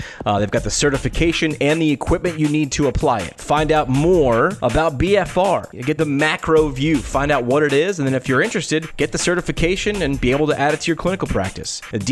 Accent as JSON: {"language": "English", "region": "New York", "country": "United States", "said": "I mean, as a New Yorker, we say we have the world's greatest pizza."}